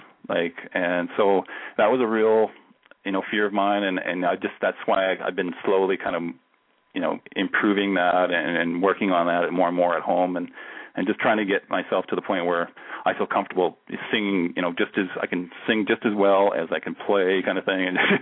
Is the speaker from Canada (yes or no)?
yes; Canada; I'm Canadian.